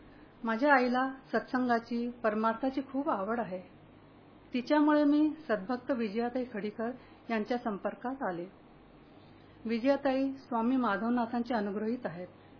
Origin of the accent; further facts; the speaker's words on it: Hindi-speaking region, India; born there; Marathi is a second language; माझा जन्म हिंदी भाषी प्रदेशात झाला, शालेय शिक्षण हिंदीतून झाले, सर्व मित्रांनी हिंदी बोलणाऱ्या होत्या, त्यामुळे मराठी भाषेचा मला पाहिजे तसा सराव नाही।